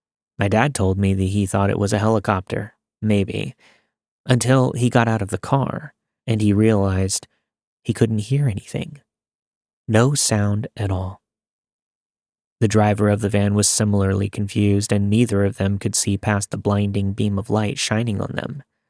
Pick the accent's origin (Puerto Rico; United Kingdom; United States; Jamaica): United Kingdom; Scotland; Being a Scottish guy, I like to go to the pub with my friends and get drunk.